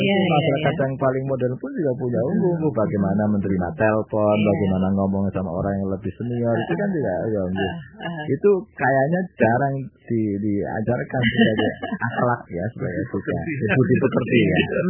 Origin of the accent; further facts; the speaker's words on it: Java, Indonesia; kita tetap saja tidak pernah kehilangan sebagai orang Jawa, sebagai orang Nusantara gitu loh